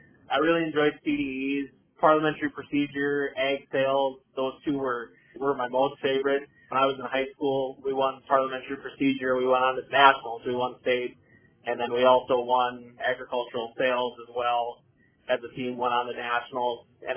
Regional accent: Davenport, North Dakota, United States; I'm from Davenport, North Dakota. I went to high school in Kinder, North Dakota

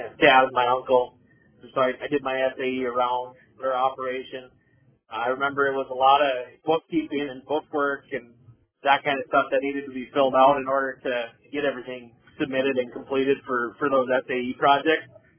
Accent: Davenport, North Dakota, United States; I'm from Davenport, North Dakota. I went to high school in Kinder, North Dakota

